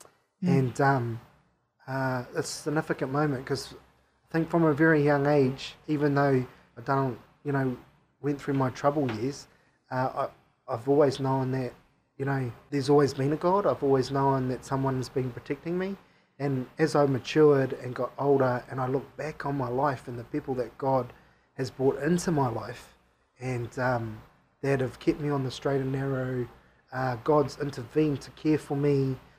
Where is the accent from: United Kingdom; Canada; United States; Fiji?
Fiji; born there; like you said that I was born in Fiji. My culture is Fijian Indian, and my ancestors came down from India to Fiji when Fiji got colonized by the British.